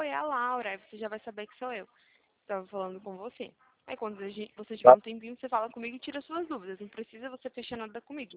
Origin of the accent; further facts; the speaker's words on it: Campinas, São Paulo, Brazil; Aqui de Campinas.